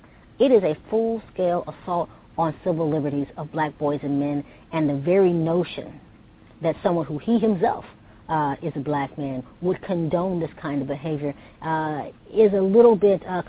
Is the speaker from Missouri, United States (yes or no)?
yes; St. Louis, Missouri, United States; it's my hometown in St. Louis, where police departments have decided that they can take this a bit further.